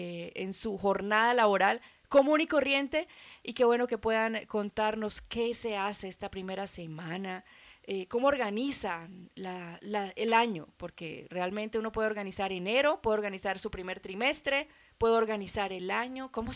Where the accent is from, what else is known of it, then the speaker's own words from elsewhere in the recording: Cali, Valle del Cauca, Colombia; porque yo soy de Cali.